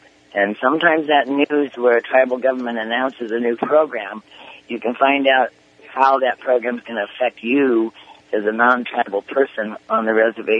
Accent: Spokane, Washington, United States; I grew up in Spokane, Washington, on the South Hill of Spokane

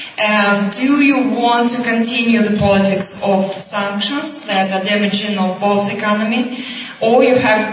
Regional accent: Russia; I'm visiting from Russia.

